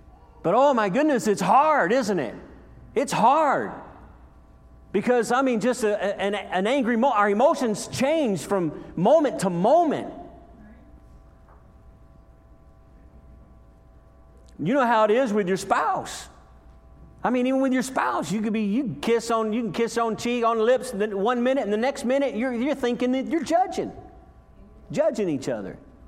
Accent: United States; I'm American. I bleed red, white, and blue. I am American.

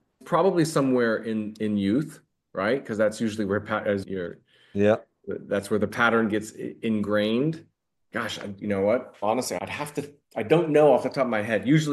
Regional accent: United States; now in France; I'm an American, but I'm living here in France.

